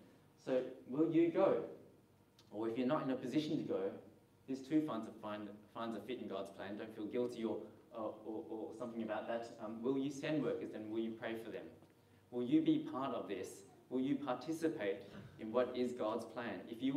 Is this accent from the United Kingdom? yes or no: no; Australia; also born or lived in Singapore; I grew up in Australia, and I've lived in Hobart, and but my birthplace was Singapore, from a Teochew Chinese heritage.